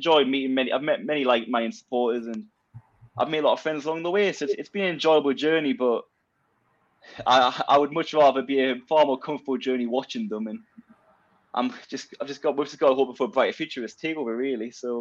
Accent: Newcastle upon Tyne, North East England, United Kingdom; I'm 23 years old, born and bred in Newcastle.

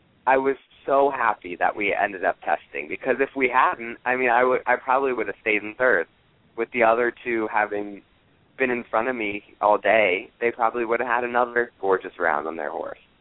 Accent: Columbia, Maryland, United States; I'm from Columbia, Maryland. So outside of Baltimore in Washington, D.C.

